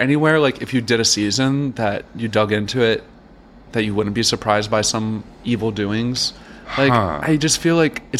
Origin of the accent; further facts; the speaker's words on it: Mexico; also born or lived in Australia / California; I'm just like a mutt. South. I grew up in Mexico too